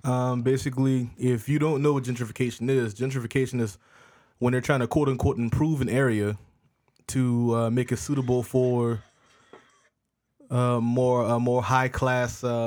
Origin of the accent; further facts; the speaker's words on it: North Charleston, South Carolina, United States; Officially, again, it's the city of Charleston, and I'm from North Charleston.